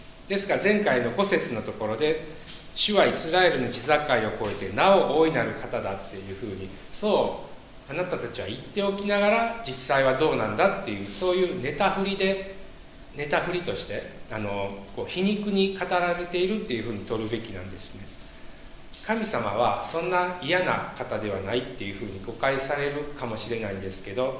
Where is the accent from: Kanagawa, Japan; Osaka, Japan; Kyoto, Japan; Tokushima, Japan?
Kyoto, Japan; 私は京都の北の方なんで衛生京都人なんですけど